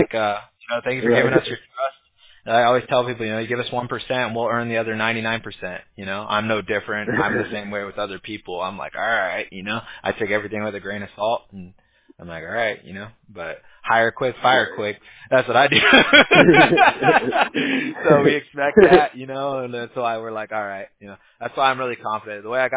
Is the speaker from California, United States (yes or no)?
yes; California, United States; My mom's actually from Michigan, but I grew up in California